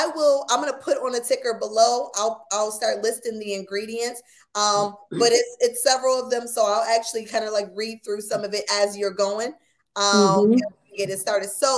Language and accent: English; Buffalo, New York, United States; I'm not just saying it because I'm from Buffalo